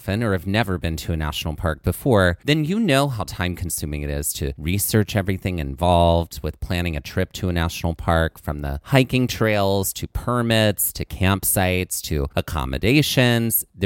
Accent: Mississippi, United States; Growing up in Mississippi, you either adjust yourself to the fact that not only are they enormous, but they also fly

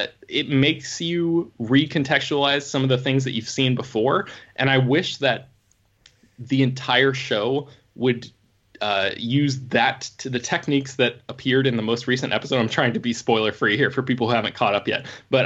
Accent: Florida, United States; but like I said, I grew up in Florida, so I think that sort of comes with the territory.

